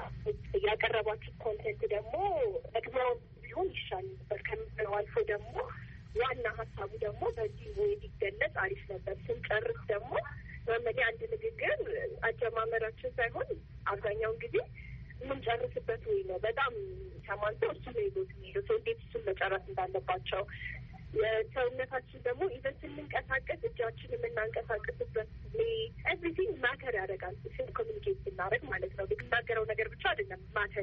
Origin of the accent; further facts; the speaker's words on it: Addis Ababa, Ethiopia; የኮሚኒኬሽን ወይ የተግባቦት ባለሙያ ነኝ። ሰራው አዲስ አበባ ነው ተወልጄ ያደኩት።